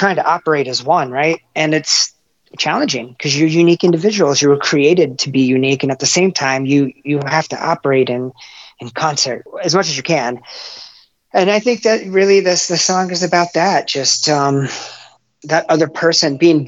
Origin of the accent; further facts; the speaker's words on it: United States; I would probably say that's true as an American.